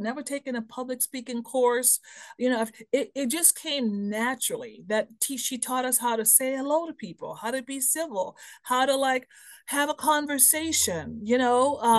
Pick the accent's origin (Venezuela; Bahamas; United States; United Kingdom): Bahamas; So I'm born and raised in the Bahamas. My mother was a single mom.